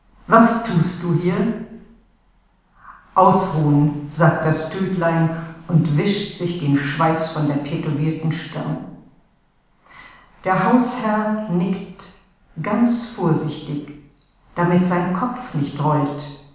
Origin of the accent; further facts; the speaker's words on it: Mecklenburg-Vorpommern, Germany; now in Cismar, Germany; Mecklenburg ist ja meine Heimat gewesen und immer fahre ich noch gerne dorthin. Aber meine neue Heimat ist ja, das weiß man hier ja auch, Zismar. Ich wohne in dem schönen Kloster, so im Windschatten eines alten Benediktinerklosters.